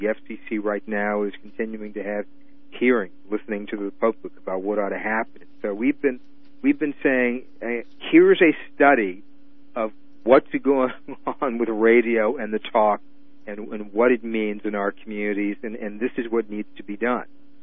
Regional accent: Detroit, Michigan, United States; I'm from Detroit, and without, frankly, a black owned radio operation or a couple black owned radio operations in Detroit, which is really quite unique, Motown would not have had much of a chance.

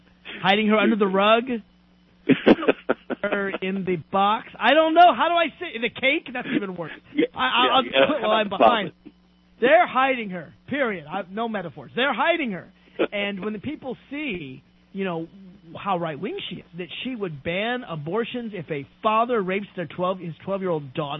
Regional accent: Nashville, Tennessee, United States; Rick, I grew up in Nashville, Tennessee.

